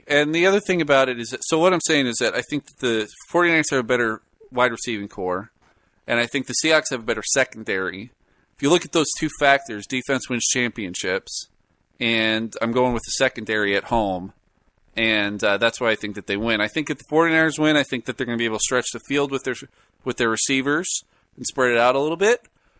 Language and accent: English; California, United States; I was born and raised in the Bay Area, so naturally I'm a fan of the 49ers.